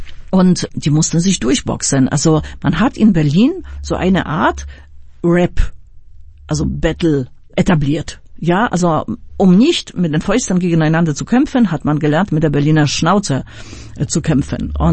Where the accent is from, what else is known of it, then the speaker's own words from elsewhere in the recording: Poznań, Greater Poland, Poland; ich stamme aus Poznań